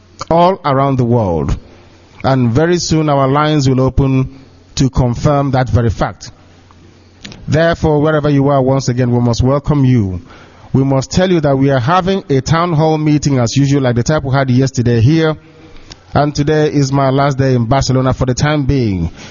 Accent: Abia, Nigeria; from Isiama Faruku Ibeku in Biafra land.

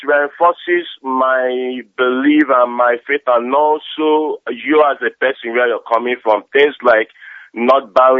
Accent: Lagos, Nigeria; I was born and bred in Lagos.

